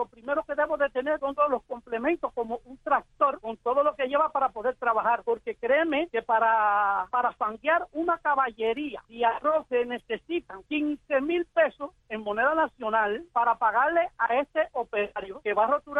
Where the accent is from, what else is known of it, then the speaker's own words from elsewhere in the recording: Cuba; porque yo no soy chino, yo soy cubano, yo no como bola de arroz